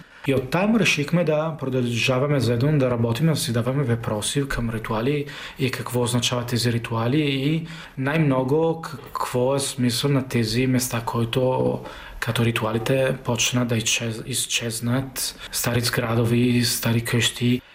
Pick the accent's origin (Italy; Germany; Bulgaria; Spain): Italy; Bulgarian is a second language; съм италианец, съм един режисьор на документално кино